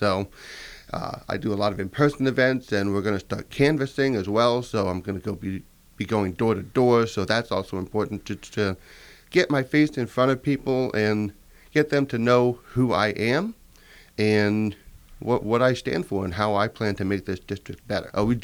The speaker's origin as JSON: {"language": "English", "town": "Penn Township", "region": "Pennsylvania", "country": "United States", "tie": "born or raised there", "lives_now": "Cole Township, United States", "said": "My wife and I, we currently live in Cole Township with our dog Luna, and I grew up in Penn Township, Snyder County, so I didn't get the wonderful opportunity to grow up in the coal region, unfortunately."}